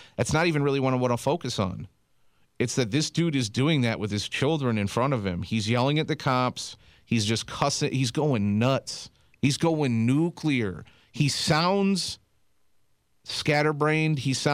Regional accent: East Coast, United States; I come from the East Coast, and like you said, that's just kind of a way of life there.

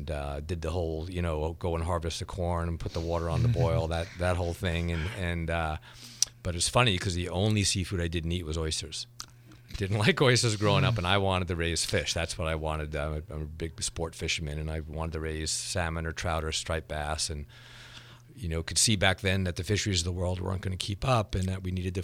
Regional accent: New York, United States; So I grew up on Long Island, New York, and in a very similar area. A lot of people don't realize this, but I grew up almost out at the end of Long Island, which was then all potato farms.

